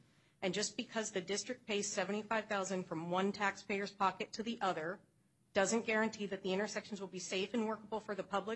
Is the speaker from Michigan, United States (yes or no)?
no; Black Diamond, Washington, United States; now in Bellevue, United States; I live in Bellevue, and I grew up in Washington, in Black Diamond, Washington.